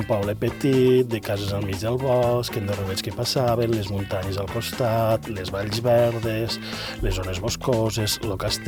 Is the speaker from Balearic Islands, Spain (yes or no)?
no; Campredó, Catalonia, Spain; also born or lived in Paüls; Ara mateix m'he assentat aquí a Terres de l'Ebre. Jo sóc de Campredó, mig de Campredó, mig de Paüls.